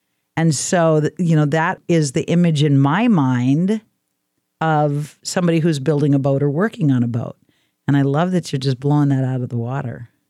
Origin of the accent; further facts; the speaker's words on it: Oregon, United States; I told you earlier, I was raised on the Oregon coast.